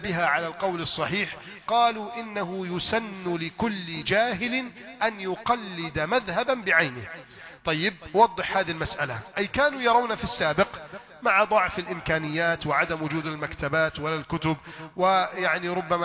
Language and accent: Arabic; Egypt